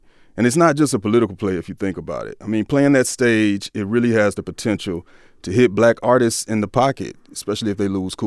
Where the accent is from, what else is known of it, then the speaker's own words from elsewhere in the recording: Atlanta, Georgia, United States; Yeah, and I'm from Atlanta, too. You know, ATL.